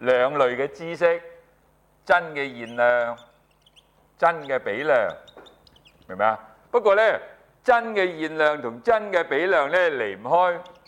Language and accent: Cantonese; China; 這個是跟我們中國人的思想習性有關係的